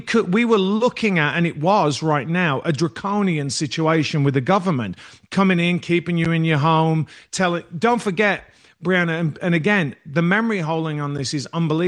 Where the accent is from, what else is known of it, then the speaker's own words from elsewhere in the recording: Walsall, West Midlands, United Kingdom; I know in my hometown in Walsall